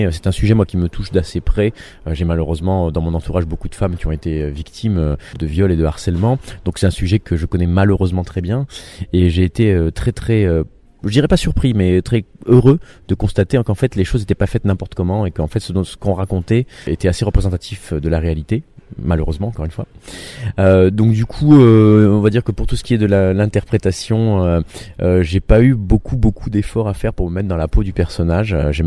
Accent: Montpellier, Occitanie, France; Moi je suis montpelliérain, hein, je suis un local on va dire.

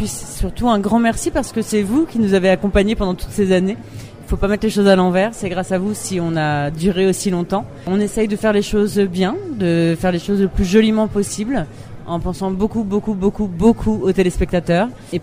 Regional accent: Paris, Île-de-France, France; Après, moi, je suis parisienne, donc c'est vrai que j'ai dit à un moment donné, bah, il va falloir qu'on rentre à Paris.

